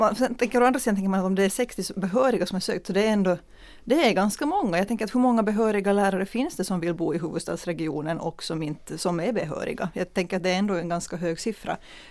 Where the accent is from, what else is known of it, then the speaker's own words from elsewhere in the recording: Ostrobothnia, Finland; jag är själv från Österbotten